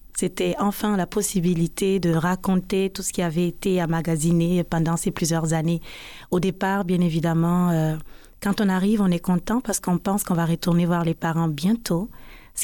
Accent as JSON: {"language": "French", "country": "Equatorial Guinea", "tie": "born or raised there", "also_born_or_lived": "Guinea", "moved": "yes", "said": "J'ai grandi en Guinée équatoriale. Alors, avec mes parents, on a quitté la Guinée. J'avais à peine 5 ans pour la Guinée équatoriale, pour des opportunités d'emploi que mon père a eues."}